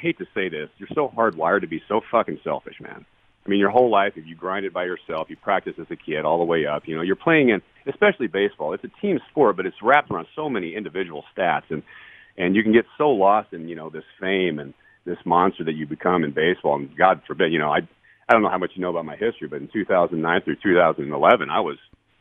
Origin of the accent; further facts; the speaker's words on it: Arlington, Texas, United States; And we beat the Rangers in Arlington in front of all my hometown friends and family.